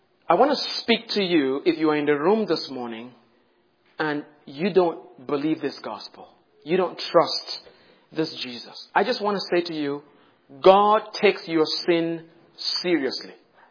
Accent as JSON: {"language": "English", "country": "Cameroon", "tie": "born or raised there", "said": "I grew up in Cameroon, as Brother Stu mentioned, and our country has upwards of 250 tribes, ethno-linguistic groupings"}